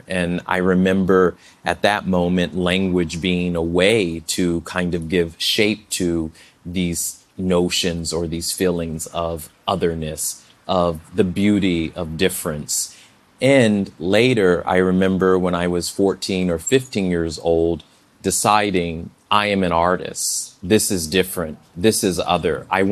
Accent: Richmond, Virginia, United States; I remember going to the museum in my hometown of Richmond, Virginia.

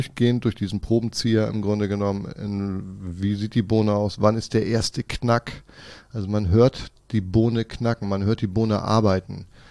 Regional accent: Kiel, Schleswig-Holstein, Germany; born there; Bin tatsächlich gebürtiger Kieler und wohne auch noch im Umkreis von Kiel.

